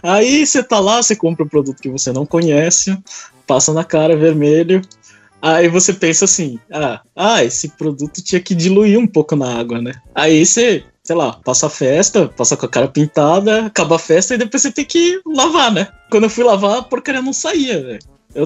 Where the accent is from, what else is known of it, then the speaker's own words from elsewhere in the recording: Brazil; A gente, sei lá, a gente como brasileiros ou como pertencentes à região da América